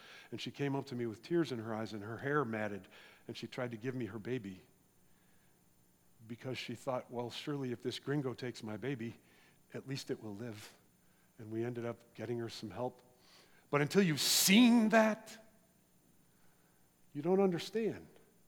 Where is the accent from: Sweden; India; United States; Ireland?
United States; I'm American, friends. I served in the United States Navy for 6 years.